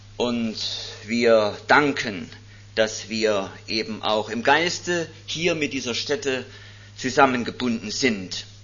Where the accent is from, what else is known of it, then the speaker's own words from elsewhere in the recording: Hormersdorf, Saxony, Germany; Ich komme aus Hormersdorf im Erzgebirge. Das ist ein ganz kleines Kuhnest. Ist nicht immer auf der Landkarte zu finden.